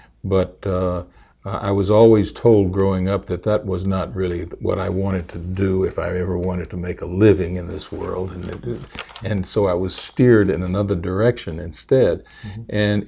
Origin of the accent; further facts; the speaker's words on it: Nashville, Tennessee, United States; born there; now in Tulsa, United States; No, I was born in Nashville, Tennessee.